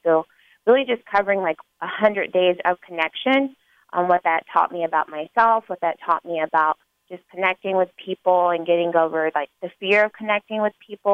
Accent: Louisville, Kentucky, United States; now in St. Louis, United States; And I'm actually not from St. Louis. I'm from Louisville, Kentucky.

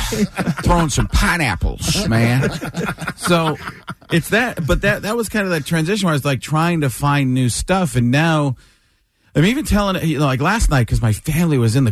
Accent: Chicago, Illinois, United States; born there; I was born in Chicago area.

